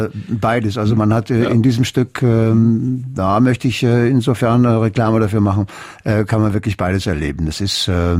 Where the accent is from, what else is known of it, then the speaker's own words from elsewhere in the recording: Cologne, North Rhine-Westphalia, Germany; Bin weder ein Sohn richtig von Lünen. Ich bin aber von der Gesamtkonstitution bin ich Rheinländer, also eine Kölsche.